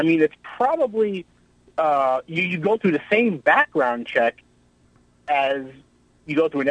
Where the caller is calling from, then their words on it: Stony Brook, New York, United States; I'm from Stony Brook, actually.